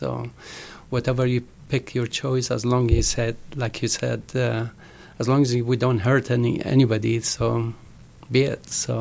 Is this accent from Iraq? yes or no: yes; Iraq; English is a second language; moved away; So, but happened that I born and raised in Iraq, and it was some persecution, not just on the Baha'is, other minorities too.